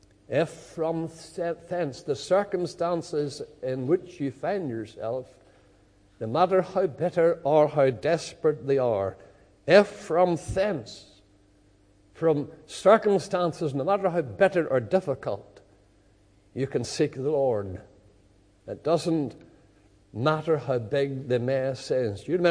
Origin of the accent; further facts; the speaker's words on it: Lisburn, Northern Ireland, United Kingdom; when I was growing up in Lisburn.